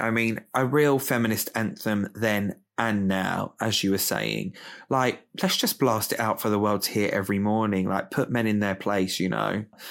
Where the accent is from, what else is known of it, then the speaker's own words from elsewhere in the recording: Romford, London, United Kingdom; especially growing up in Romford with older sisters and like over listening to her friends.